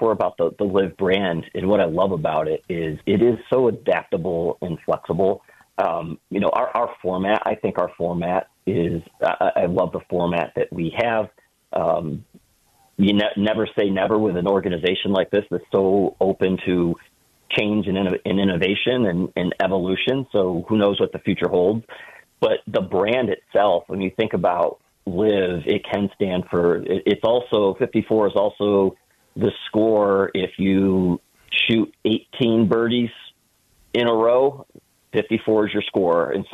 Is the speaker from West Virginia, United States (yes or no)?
no; Rochester, New York, United States; also born or lived in Buffalo; I'm a Rochester guy. I grew up outside of Rochester, went to St. John Fisher College, where the Buffalo Bills have their training camp.